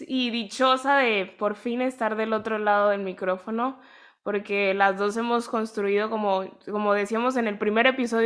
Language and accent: Spanish; Mexico; creciendo en México, negué mucho el ser negra.